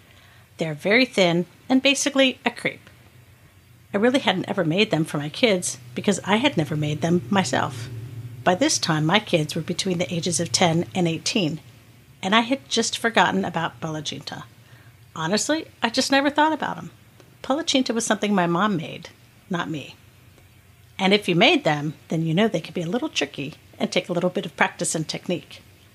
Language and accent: English; Youngstown, Ohio, United States; I grew up in Youngstown, Ohio, just 90 minutes or so east of Cleveland, and I feel like I was surrounded by a lot of Hungarians